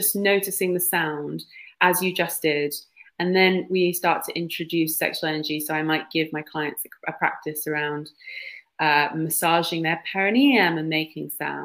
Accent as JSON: {"language": "English", "country": "United Kingdom", "said": "I am a British woman."}